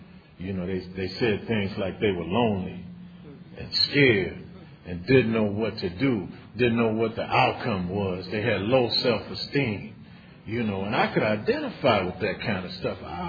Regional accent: San Diego, California, United States; I'm from San Diego.

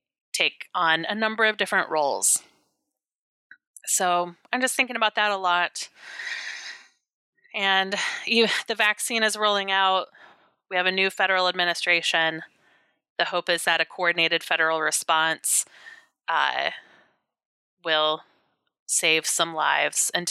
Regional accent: Terre Haute, Indiana, United States; This week, I interview Vicki Webb. Vicki and I grew up together in Terre Haute, Indiana. We met in junior high.

